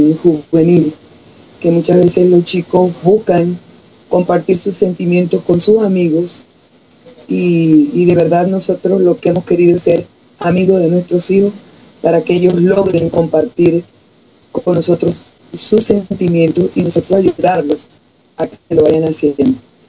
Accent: Cabimas, Zulia, Venezuela; Y sí, soy de Cabima, estado Zulia, Venezuela.

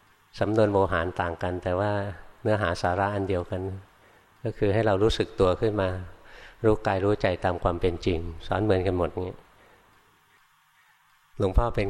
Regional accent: Bangkok, Thailand; หลวงพ่ออยู่ในกรุงเทพเกิดในกรุงเทพนะโตในกรุงเทพเรียนหนังสือในกรุงเทพทำงานในกรุงเทพ

